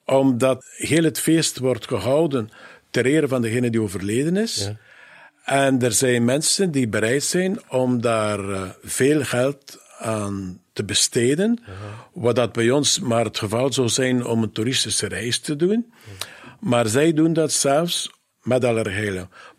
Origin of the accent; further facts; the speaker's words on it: Belgium; iets waar dat men enorm als Europeaan voor gevoelig is, en zeker als Belg, omdat het...